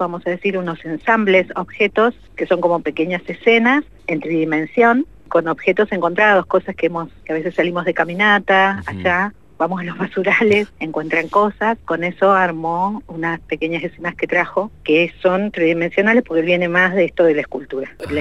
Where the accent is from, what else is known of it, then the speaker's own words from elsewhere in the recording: Neuquén, Argentina; Somos tres artistas neuquinos, profes de arte también, que compartimos un territorio que en realidad es Balsa de las Perlas, que pertenece a Río Negro.